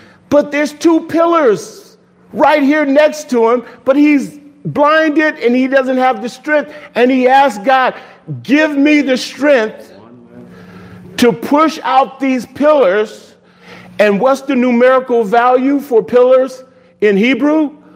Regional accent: Los Angeles, California, United States; So that's, I'm from South Central LA.

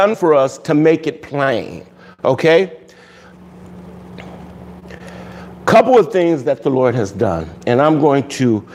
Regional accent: Montreal, Quebec, Canada; now in California, United States; I'm a crumb in California, but I was bred in Montreal.

